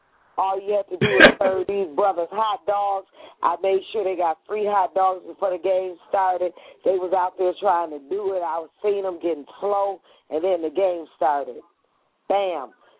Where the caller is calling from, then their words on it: St. Paul, Minnesota, United States; calling from St. Paul.